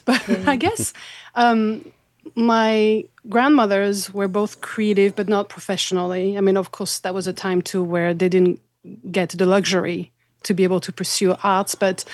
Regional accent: France; also born or lived in Switzerland; I was born and raised in France. I lived in Switzerland for a while

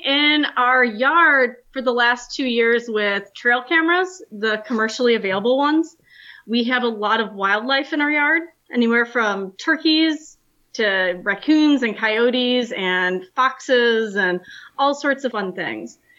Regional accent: West Chicago, Illinois, United States; but I grew up in West Chicago, Illinois, and I went to College of DuPage for biology, and that's where my dad taught.

